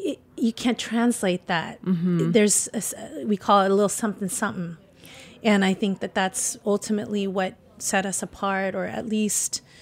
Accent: Philippines; Cuisine that is even unknown to me as a Filipino.

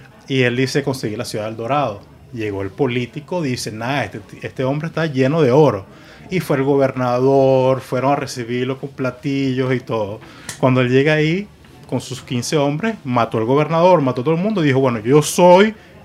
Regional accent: Puerto La Cruz, Anzoátegui, Venezuela; also born or lived in Margarita; Yo nací en Margarita y muy joven nos mudamos a Puerto La Cruz.

